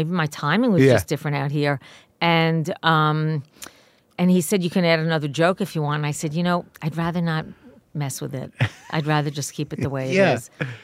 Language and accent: English; Little Neck, New York, United States; I grew up in Queens.